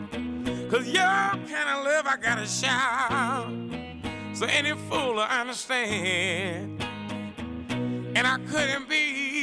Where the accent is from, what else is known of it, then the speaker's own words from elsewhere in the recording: Champaign-Urbana, Illinois, United States; just kind of taking on what the styles that we've heard here growing up in Champaign-Urbana